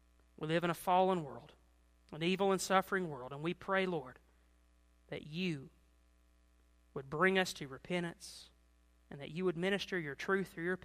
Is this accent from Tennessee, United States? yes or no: yes; Tennessee, United States; Just in my hometown this weekend, the things that are happening, the wildfires that are spreading across Gatlinburg.